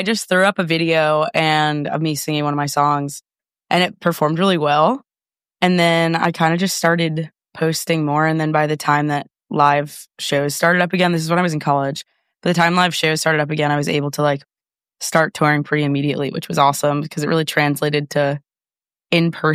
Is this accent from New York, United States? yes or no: yes; New York, United States; And I'm from New York, and I thought like going there, I wouldn't slip into that.